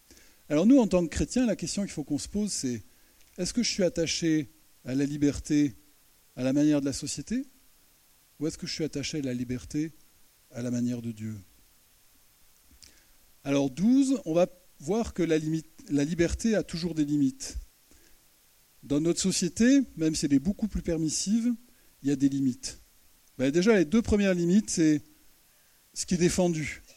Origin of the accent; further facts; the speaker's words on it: France; Chez nous, en France, c'est le contraire.